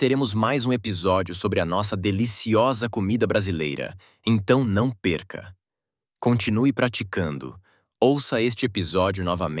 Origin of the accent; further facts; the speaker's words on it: Brazil; sobre como nós, brasileiros, aproveitamos o açaí.